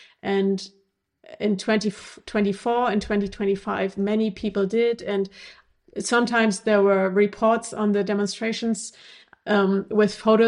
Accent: Northern Germany, Germany; going to a demonstration in my hometown, small town in northern Germany, protesting against discrimination against foreigners, as it was called then.

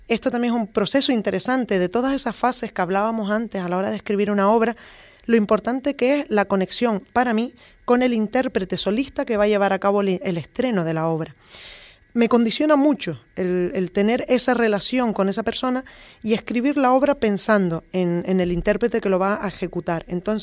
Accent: Vecindario, Canary Islands, Spain; Había una emoción en el ambiente, además en mi pueblo

